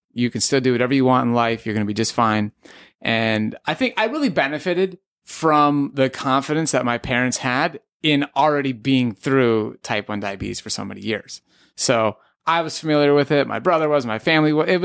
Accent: St. Cloud, Minnesota, United States; Okay, so I grew up in St. Cloud, Minnesota, and I have two older brothers.

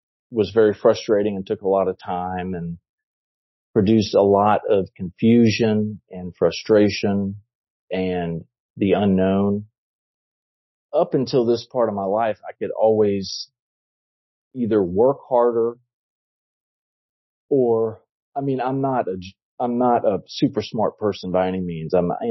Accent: Louisiana, United States; also born or lived in Houston; So I'm from Louisiana. I went to LSU as an undergrad and majored in history, of all things. Went to medical school in New Orleans and then matched at Baylor in Houston.

